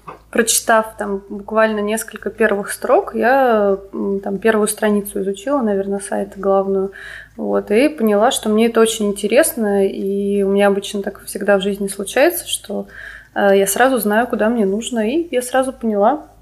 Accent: Voronezh, Voronezh Oblast, Russia; now in Moscow, Russia; Я из Воронежа, но сейчас я живу в Москве.

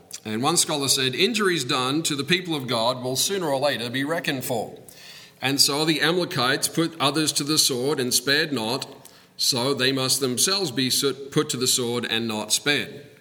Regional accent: Australia; I'm an Aussie.

